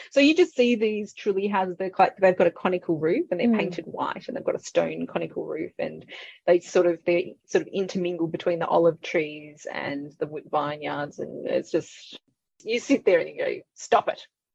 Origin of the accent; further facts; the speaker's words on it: Victoria, Australia; I was always growing up around the Yarra Valley, and so that's my favourite.